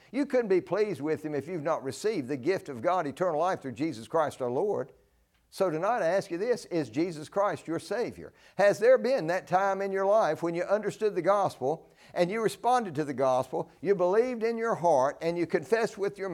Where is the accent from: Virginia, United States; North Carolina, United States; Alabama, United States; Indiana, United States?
North Carolina, United States; Spring Lake; I grew up in Spring Lake, North Carolina.